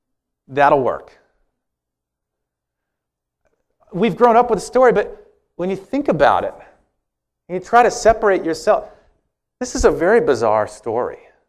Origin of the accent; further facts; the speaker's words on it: Walla Walla, Washington, United States; Like, I grew up in Walla Walla, which is kind of is that a weird name for a town?